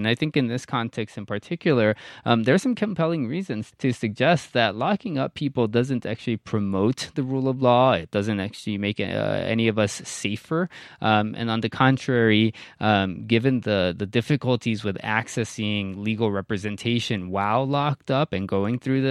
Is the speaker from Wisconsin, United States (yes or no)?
no; Texas, United States; born there; he was born in Mexico, not far from where I was born in South Texas. We both went to school in South Texas public schools